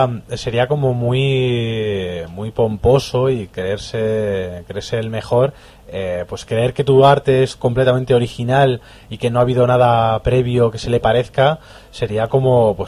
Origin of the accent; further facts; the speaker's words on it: Rivas-Vaciamadrid, Community of Madrid, Spain; Los que somos de Rivas conocemos esas cosas, sí.